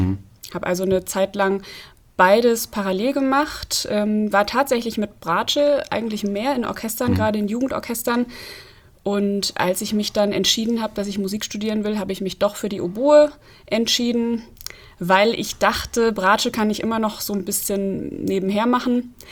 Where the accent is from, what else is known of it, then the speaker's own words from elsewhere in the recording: Petersberg, Hesse, Germany; also born or lived in Fulda; Ich bin Oboistin, bin in Fulda geboren, in Petersberg aufgewachsen und habe auch immer noch ganz viele Verbindungen hier nach Fulda, weil ich hier auch musikalisch viel zu tun habe. Werd auch tatsächlich wieder zurück nach Petersberg ziehen im nächsten Frühjahr